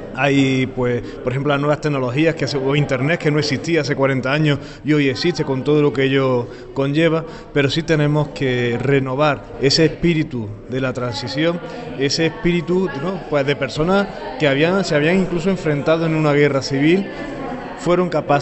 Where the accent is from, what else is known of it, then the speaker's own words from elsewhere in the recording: Andalusia, Spain; en el que afortunadamente los andaluces nos sentimos, la mayoría, tan andaluces como españoles.